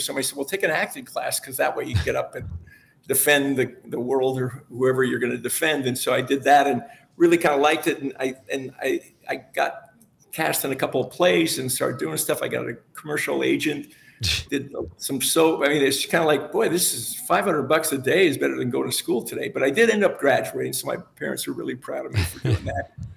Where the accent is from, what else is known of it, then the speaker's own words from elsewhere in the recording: Woodland Hills, California, United States; I grew up in the San Fernando Valley, Woodland Hills, in the '60s, and you know, the television movie business was just kind of like what people did.